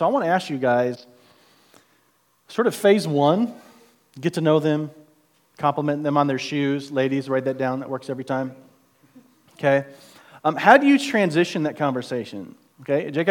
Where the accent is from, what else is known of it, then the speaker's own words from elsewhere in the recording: Springfield, Missouri, United States; I'm from Springfield, Missouri, okay, Central Bible School